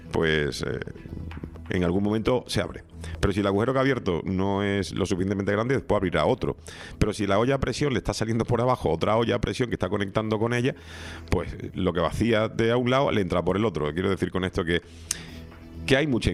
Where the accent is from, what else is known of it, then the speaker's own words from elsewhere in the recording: Canary Islands, Spain; me alegra de que nos apoye como canario